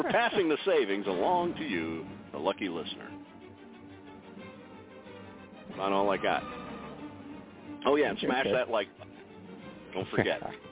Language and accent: English; Pennsylvania, United States; I said, hey, Padre, you know, Paisan from Western PA.